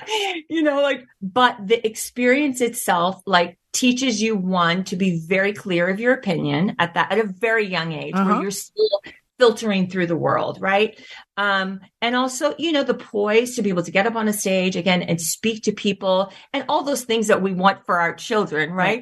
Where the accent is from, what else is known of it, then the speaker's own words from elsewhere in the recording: the South, United States; Okay, so our situation is different because I'm from the South, right?